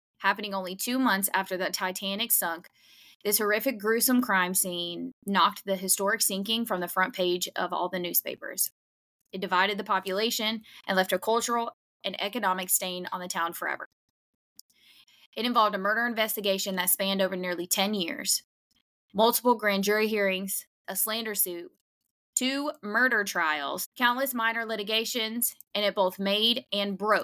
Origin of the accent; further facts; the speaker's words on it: Iowa, United States; I'm from Iowa, and I know about it.